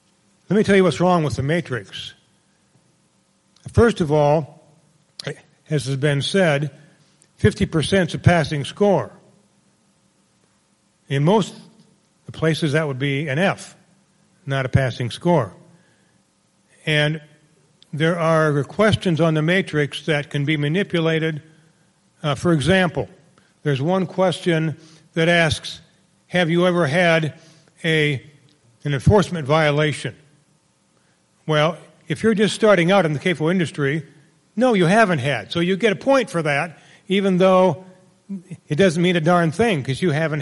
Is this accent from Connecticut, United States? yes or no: no; Cedar Rapids, Iowa, United States; I'm an attorney from Cedar Rapids